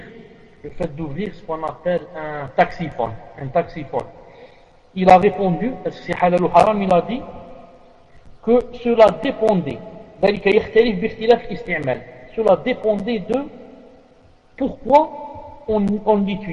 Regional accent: Algeria; Mais chez nous, en Algérie, il y a ce problème

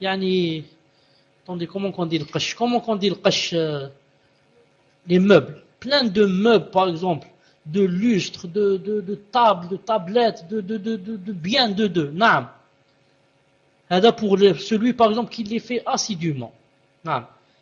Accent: Algeria; Donc chez nous en Algérie, à 12h45 par exemple, 12h50, déjà je peux commencer les rawatib.

